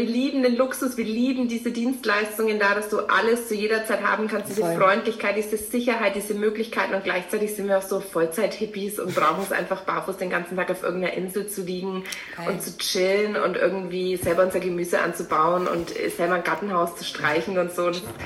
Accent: Forchheim, Bavaria, Germany; Ich komme aus Forchheim, das ist ein kleines Dorf oder eine Kleinstadt, eigentlich ist es schon eine Stadt, ja. Eine kleine Stadt, in Franken.

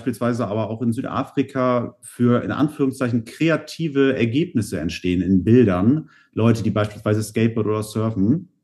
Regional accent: Bremervörde, Lower Saxony, Germany; Ich komme aus Bremervörde, bin ich aufgewachsen, eigentlich aus Bremen. Meine Eltern müssen scheiden lassen. Dann sind wir nach Bremervörde gezogen. Das ist alles so zwischen Bremen und Niedersachsen.

